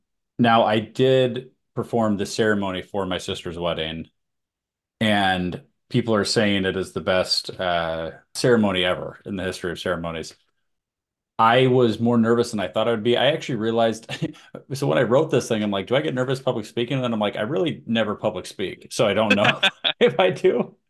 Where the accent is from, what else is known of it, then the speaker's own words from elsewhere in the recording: Massachusetts, United States; accent: Boston; oh, that's just my Boston accent coming out.